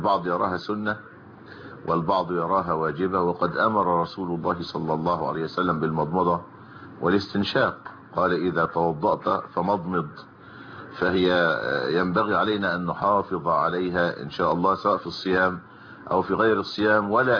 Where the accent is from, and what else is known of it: Egypt